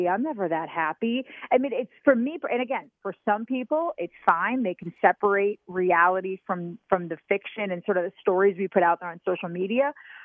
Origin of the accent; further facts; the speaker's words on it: Wisconsin, United States; I'm obviously from Wisconsin.